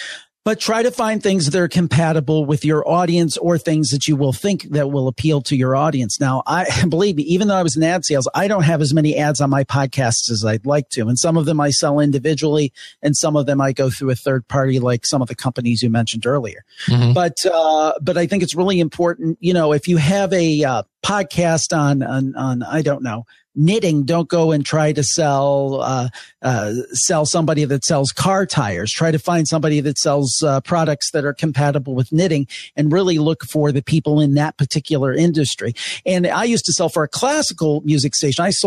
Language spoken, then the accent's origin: English; Cleveland, Ohio, United States; and I'm from Cleveland too.